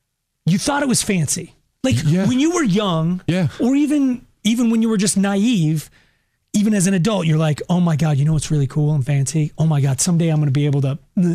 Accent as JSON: {"language": "English", "town": "Longmont", "region": "Colorado", "country": "United States", "tie": "born or raised there", "said": "Because again, I grew up in Longmont"}